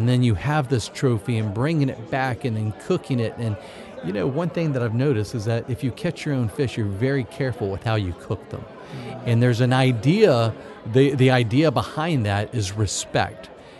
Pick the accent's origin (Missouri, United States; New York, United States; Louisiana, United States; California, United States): Louisiana, United States; Bayou Liberty; And for me, it was growing up on Bayou Liberty, and it was speckled trout and croaker or redfish, and I'd bring the redfish home.